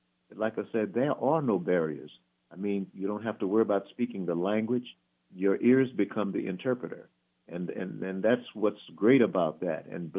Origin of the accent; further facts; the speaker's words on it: Houston, Texas, United States; And being a Texan myself, being from Houston